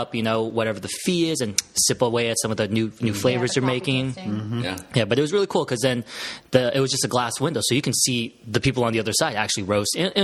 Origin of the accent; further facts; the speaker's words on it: Washington, United States; And I'm from Washington.